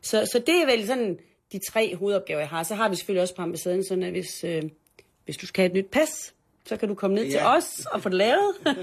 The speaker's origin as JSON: {"language": "Danish", "region": "North Denmark Region", "country": "Denmark", "tie": "born or raised there", "said": "når jeg sådan tænker tilbage på min opvækst i Nordjylland"}